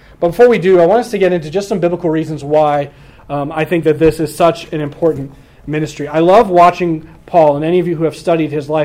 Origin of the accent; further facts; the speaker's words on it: New Hampshire, United States; also born or lived in Wisconsin; for those of you who I haven't had the chance to meet before. I grew up in New Hampshire, went to school in Wisconsin